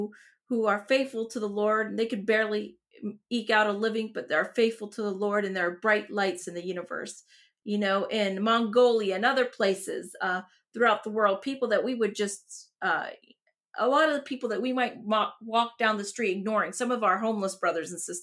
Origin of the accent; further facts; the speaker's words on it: Ceiba, Puerto Rico; first language Spanish; English is a second language; I was born in 1978 in Ceiba, Puerto Rico, Spanish first, grew up poor